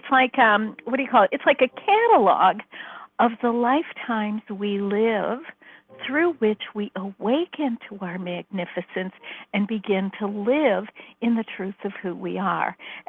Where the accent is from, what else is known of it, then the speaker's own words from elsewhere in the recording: Chicago, Illinois, United States; you know, I'm from Chicago, and, I never heard of words like Akasha